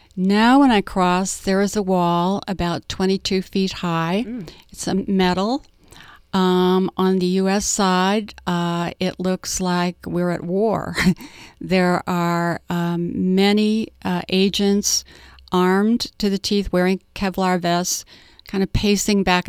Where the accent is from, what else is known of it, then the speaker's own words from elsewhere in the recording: Tucson, Arizona, United States; I grew up in Tucson.